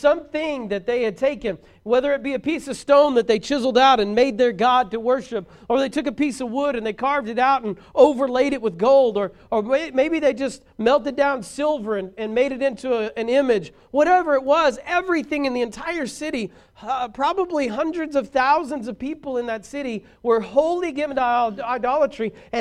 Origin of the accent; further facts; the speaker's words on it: Braggs, Oklahoma, United States; I'm from Braggs. I lived on Bragg's Mountain. It's a mountain, in case you didn't know. That's what we called it. And then I moved to Vianne.